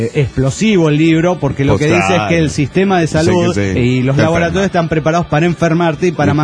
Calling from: Zacatecas, Mexico; de Zacatecas, México.

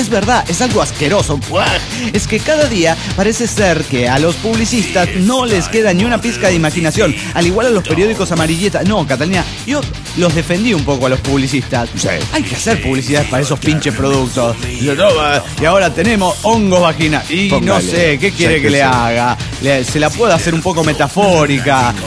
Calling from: Puebla, Mexico; de Puebla, México.

